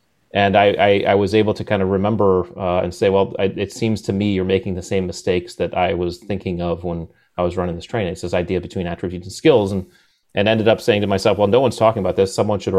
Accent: Connecticut, United States; I grew up in Connecticut, in the States, in New England, I guess, Connecticut area.

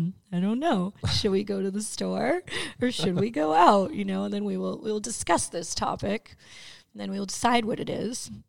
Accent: East Coast, United States; and I was from the East Coast, you know, and he was from the West Coast

